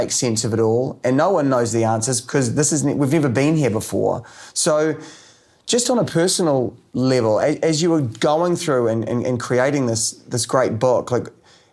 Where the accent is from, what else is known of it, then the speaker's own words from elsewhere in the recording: New Zealand; as a Kiwi